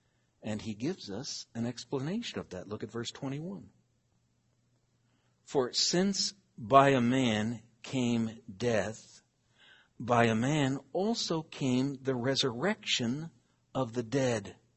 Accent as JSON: {"language": "English", "region": "Oregon", "country": "United States", "said": "But I'm from Oregon. We grow apples."}